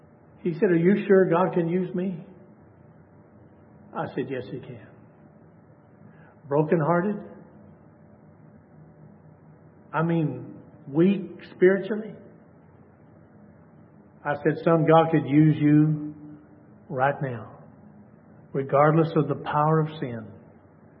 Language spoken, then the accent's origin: English; Texas, United States; I grew up in Dallas County, Texas. I mean, there were cars, just mass people everywhere.